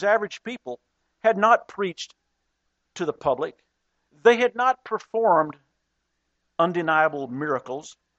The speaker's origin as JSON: {"language": "English", "town": "Dallas", "region": "Texas", "country": "United States", "tie": "born or raised there", "said": "You know, when I grew up in Dallas, Texas, not all of my high school friends went to church"}